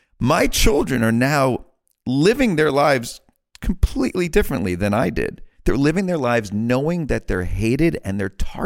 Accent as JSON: {"language": "English", "town": "Bronx", "region": "New York", "country": "United States", "tie": "born or raised there", "said": "I experienced it a couple of times as a kid and growing up in the Bronx, like, hey, Jew, you know, whatever."}